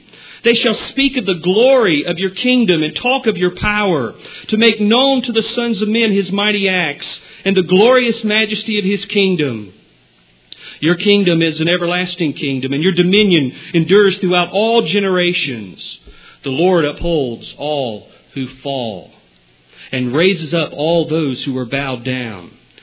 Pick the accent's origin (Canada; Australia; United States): Canada; Our neighbors have faced it alone, and I'm one Canadian who is tired of hearing them get kicked around.